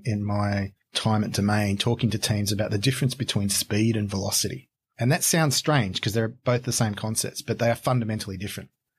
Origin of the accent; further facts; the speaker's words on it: Wollongong, New South Wales, Australia; I'm from Wollongong. So it was a ticket out of Wollongong